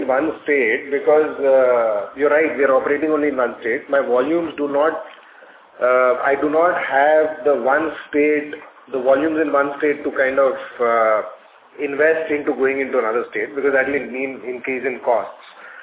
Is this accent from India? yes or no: yes; Kolkata, West Bengal, India; But even that day, I won't go to Gujarat. Halfway across the country, sir, ye, hum Kolkata walon ko